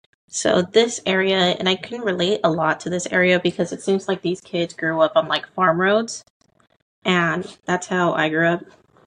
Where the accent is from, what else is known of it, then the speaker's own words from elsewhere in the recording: Texas, United States; And I'm someone from Texas. I was really surprised I hadn't heard of this before.